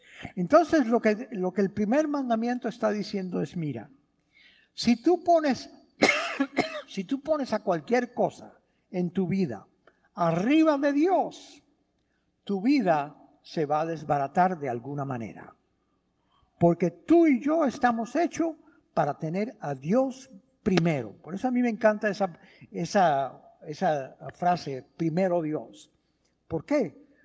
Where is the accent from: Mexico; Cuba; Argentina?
Cuba; now in United States; Cuando nosotros llegamos aquí, mi familia llegó aquí de Cuba